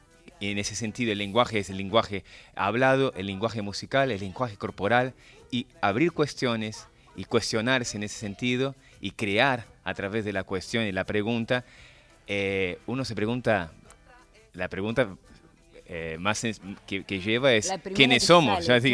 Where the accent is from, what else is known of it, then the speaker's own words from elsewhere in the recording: São Paulo, Brazil; born there; accent: Brazilian; Spanish is a second language; De Sao Paulo, nací en Sao Paulo.